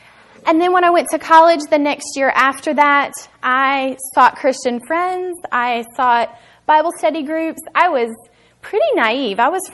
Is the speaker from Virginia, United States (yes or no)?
yes; Moneta, Virginia, United States; I was born in Moneta, Virginia, which is funny because most people don't have a clue where that is.